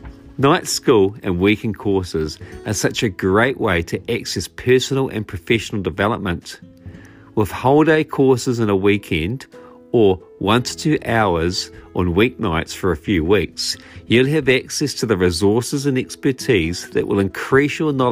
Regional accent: Masterton, Wellington, New Zealand; there are similar courses run in Masterton, my hometown, that are also run by experts

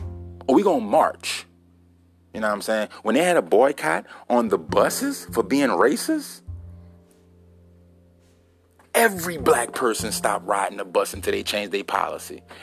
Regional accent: United States; And I say we because I'm an American.

